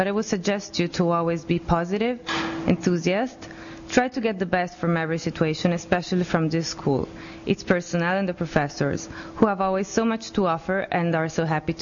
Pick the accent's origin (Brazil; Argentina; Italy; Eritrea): Italy; English is a second language; now in United States; And since I'm from Italy, this is still difficult for me now to approach someone and ask about job opportunities.